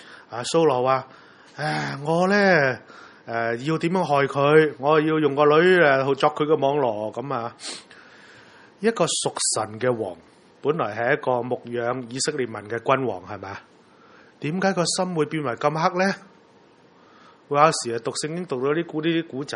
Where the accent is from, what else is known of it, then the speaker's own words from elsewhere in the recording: Guangdong, China; 即係好似我哋广东人车车声啦